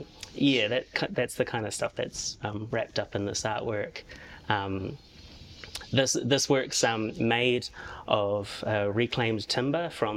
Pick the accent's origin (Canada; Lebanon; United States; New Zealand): New Zealand; Whangarei, Northland; I grew up in Whangarei, Te Tai Tokoro, but exploring my taha Māori over on the east coast.